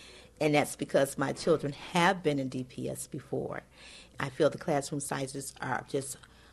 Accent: Detroit, Michigan, United States; now in Brownstown, United States; I just moved to Brownstown, Michigan. Yes, I did. And I grew up in Detroit. But this year I couldn't take it anymore.

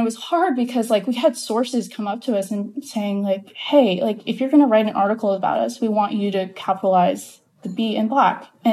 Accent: Atlanta, Georgia, United States; it was a topic that I grew up around Atlanta. So I was very familiar with the area. I grew up in a majority Asian community.

